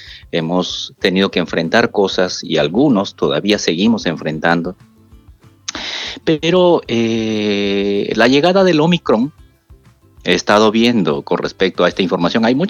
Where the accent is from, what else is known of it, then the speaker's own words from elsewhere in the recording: Peru; Nosotros como peruanos, pues hemos perdido 200.000 vidas en nuestro país